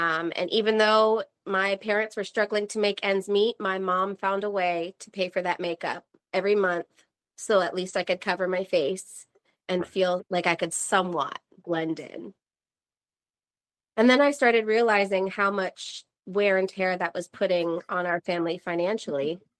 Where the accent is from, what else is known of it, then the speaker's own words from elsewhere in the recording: Vermont, United States; I'm from Vermont. And as some of you may know, Vermont, one, has more cows than people.